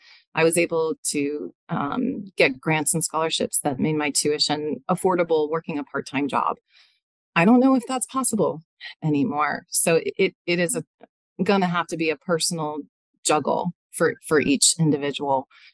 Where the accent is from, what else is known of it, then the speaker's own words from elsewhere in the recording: Massachusetts, United States; also born or lived in Southern California, United States; So growing up in Massachusetts, I think that in those formative years, I think that kind of set in the bedrock of my body, kind of my color palette. So I love grays. But then moving out to California, Southern California specifically